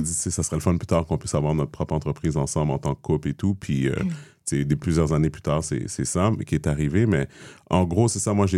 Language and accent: French; Montreal, Quebec, Canada; j'ai grandi à Montréal-Nord